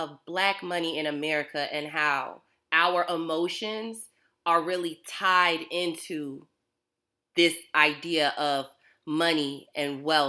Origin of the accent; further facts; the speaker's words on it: Chicago, Illinois, United States; I am from Chicago in the north.